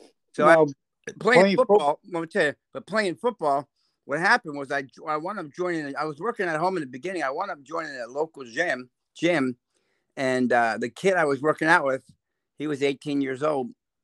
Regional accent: New Albany, Indiana, United States; my first 15 years of my life actually were pretty good, and that was in New Albany, Indiana. I was raised a Hoosier

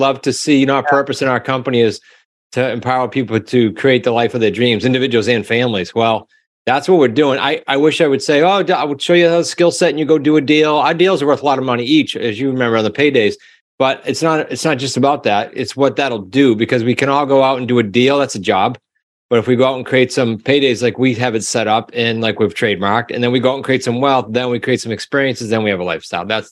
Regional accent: New England, United States; And we're from New England, so we are blunt.

